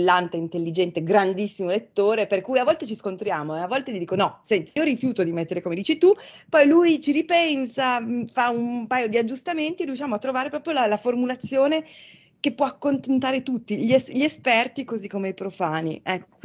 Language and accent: Italian; Switzerland; perché io in realtà sono svizzera d'origine, quindi a un festival di letteratura qua in Svizzera italiana